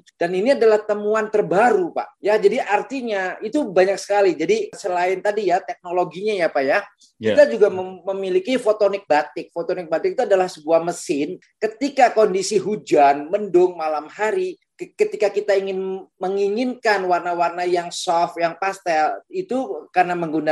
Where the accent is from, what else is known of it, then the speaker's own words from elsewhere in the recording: Cirebon, West Java, Indonesia; Saya lahir dibesarkan di Cirebon.